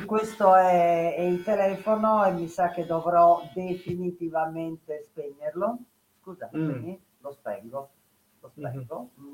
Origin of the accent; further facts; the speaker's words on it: Asti, Piedmont, Italy; born there; E io sono nata ad Asti.